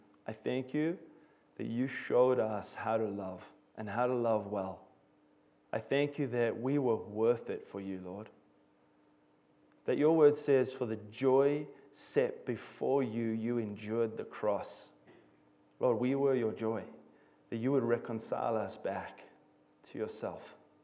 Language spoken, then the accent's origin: English; South Africa; if I say a few words that are a little bit weird and you can't understand, that's because I'm South African.